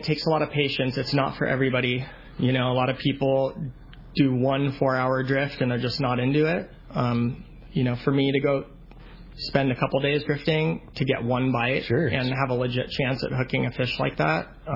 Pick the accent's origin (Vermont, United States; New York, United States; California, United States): California, United States; San Diego; I grew up here in Point Loma, and just as a kid, walking the docks and stuff